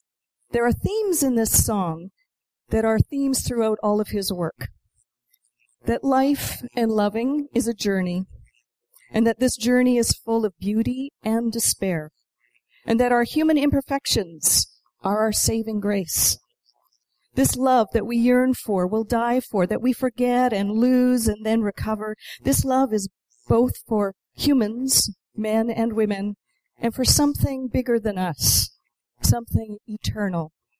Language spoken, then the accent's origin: English; Montreal, Quebec, Canada; Growing up in Montreal in the 70s, I myself was very aware of his poetry and music